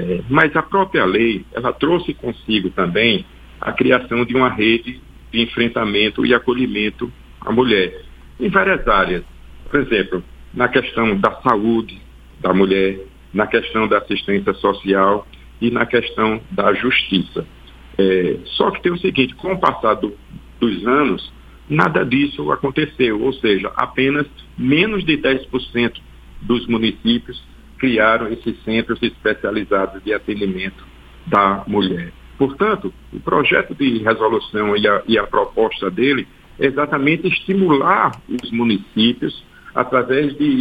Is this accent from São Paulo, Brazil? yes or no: no; Sergipe, Brazil; lá do meu Estado, do Estado de Sergipe